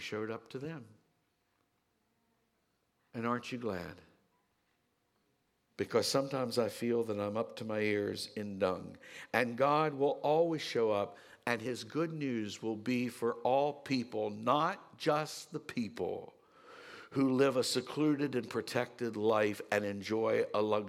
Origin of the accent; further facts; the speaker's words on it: Waynesboro, Pennsylvania, United States; Not so far from my hometown of Waynesboro is a little tiny community, which the locals call Wayne Castle.